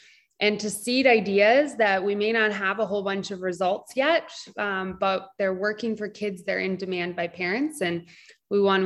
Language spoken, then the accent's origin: English; Minnesota, United States; also born or lived in northern Michigan; I grew up in Minnesota, way northern Minnesota, northern Michigan. You can use a snowmobile to get to school